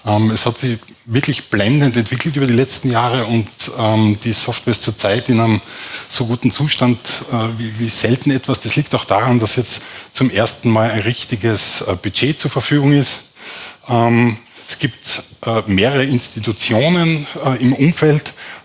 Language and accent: German; Salzburg, Austria; born there; now in Graz, Austria; Ich bin gebürtiger Salzburger, allerdings seit über 30 Jahren in Graz, fühle mich auch als Steirer.